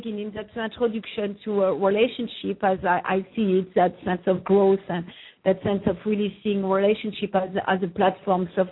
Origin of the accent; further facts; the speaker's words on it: France; accent: French; English is a second language; I'm from France, and I have a very strong French accent, and I'm quite aware of that.